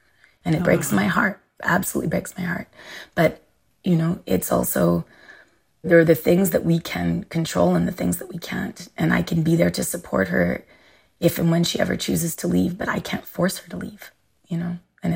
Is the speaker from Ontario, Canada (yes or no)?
no; Montreal, Quebec, Canada; And if I said I'm from Montreal, born and raised